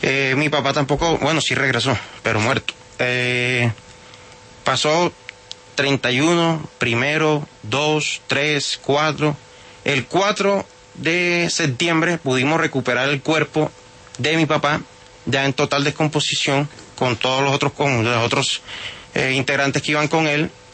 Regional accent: San Juan Nepomuceno, Bolívar, Colombia; soy oriundo de San Juan de Ponceno Bolívar.

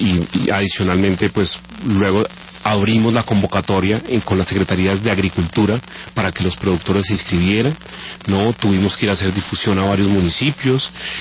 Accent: Bogotá, Colombia; Nuestra misión como bogotanos mañana es que los campesinos se devuelvan con los costales vacíos y los bolsillos llenos.

